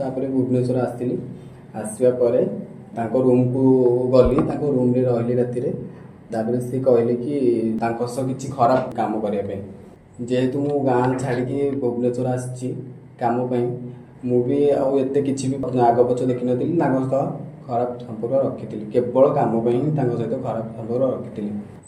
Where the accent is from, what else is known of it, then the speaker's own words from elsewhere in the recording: Paradip, Odisha, India; ମୋ ଘର ହେଉଛି ପାରାଦୀପ।